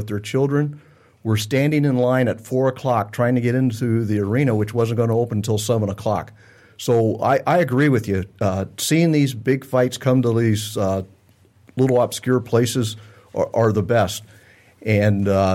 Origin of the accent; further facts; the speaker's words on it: Ohio, United States; going back to my hometown back in Ohio and doing a small club show because I had all my family there.